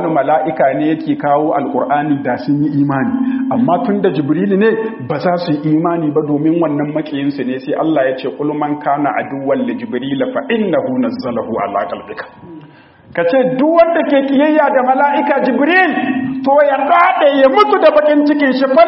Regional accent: Niger

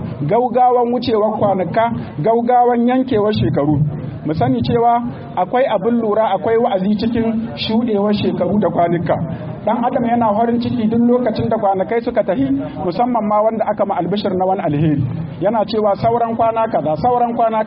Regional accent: Niger; اللهم احفظ بلادنا النيجر واجعله آمنا مطمئنا

